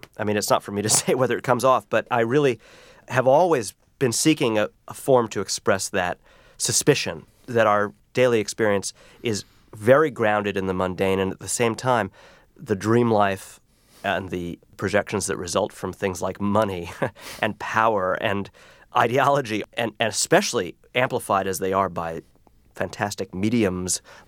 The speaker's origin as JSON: {"language": "English", "town": "New York City", "region": "New York", "country": "United States", "said": "I am a New Yorker, and though I've gone away for long periods, I do kind of always reference this place."}